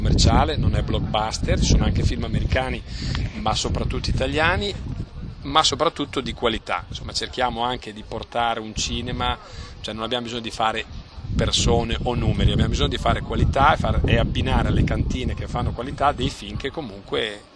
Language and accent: Italian; Faenza, Emilia-Romagna, Italy; io sono di Faenza, quindi capitale della ceramica